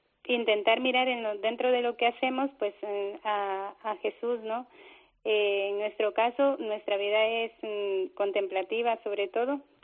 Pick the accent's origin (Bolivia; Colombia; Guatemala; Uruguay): Guatemala; now in Spain; cuando cumplí 15 años más o menos, fueron unas hermanas de aquí de España a fundar a mi pueblo